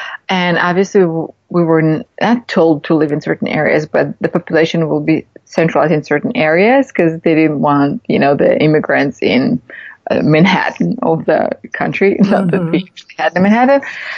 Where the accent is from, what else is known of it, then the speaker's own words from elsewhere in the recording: Kyiv, Ukraine; born there; English is a second language; I was born in Kiev, which is like a huge city